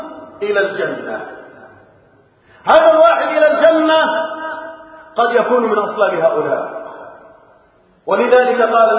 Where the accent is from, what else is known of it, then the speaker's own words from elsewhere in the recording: Egypt; اللهم احفظ بلدنا مصر وسائر بلاد المسلمين من كل مكروه وسوء.